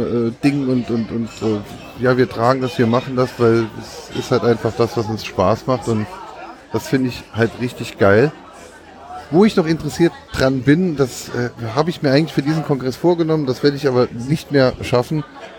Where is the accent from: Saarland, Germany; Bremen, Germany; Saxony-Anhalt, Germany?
Saarland, Germany; Ich weiß noch, bei uns im Saarland gab es ja früher dann halt auch einen Privatsender, SaarTV.